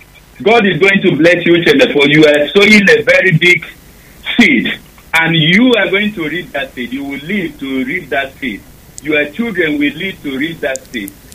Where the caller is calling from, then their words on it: Manchester, North West England, United Kingdom; I'm calling from Manchester.